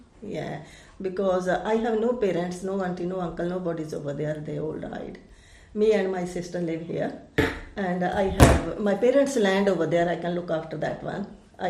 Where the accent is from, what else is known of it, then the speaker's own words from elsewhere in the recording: India; English is a second language; moved away as an adult; now in United Kingdom; I come here from India in 1976 as a visitor because my sister lives here. After that, I'm married here and settled down in this country